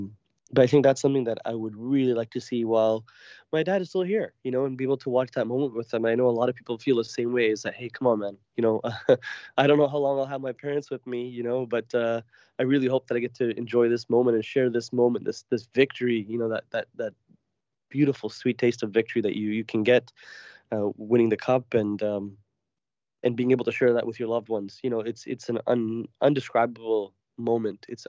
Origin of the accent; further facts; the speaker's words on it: Toronto, Ontario, Canada; born there; I was very lucky and fortunate enough to be born in Toronto. But I was born in Toronto, and I was born a Toronto Leafs fan.